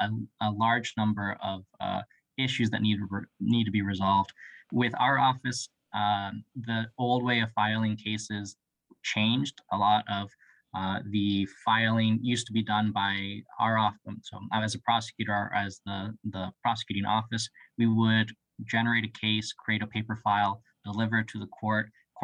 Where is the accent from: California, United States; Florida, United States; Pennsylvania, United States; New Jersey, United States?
Florida, United States; now in Vermont, United States; Well, I am originally from South Florida, and I came to Vermont with the intent of not.